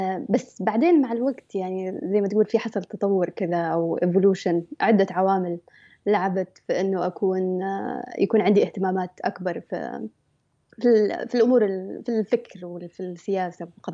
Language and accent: Arabic; Sanaa, Amanat Al Asimah, Yemen; تربينا في صنعاء في اليمن، يعني نعتبر من طبقة مش حتى وسطى، وإنما يعني أقل من الطبقة الوسطى، بس مع الوقت يعني بسبب الشغل والدراسة والتعب يعني أعتبر نفسي اليوم من الطبقة الوسطى في اليمن.